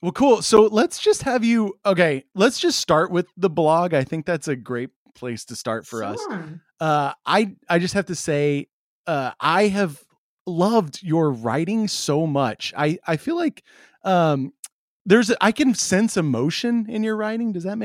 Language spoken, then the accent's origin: English; Texas, United States; I didn't realize you live in Austin. I'm a Texan originally.